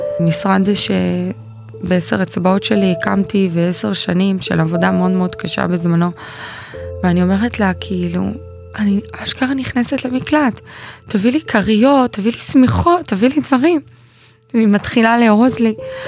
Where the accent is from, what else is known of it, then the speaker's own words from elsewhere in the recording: North, Israel; אני מהצפון אחרי 4 ימים בערך מגיעה לבית שמש, לאחותי.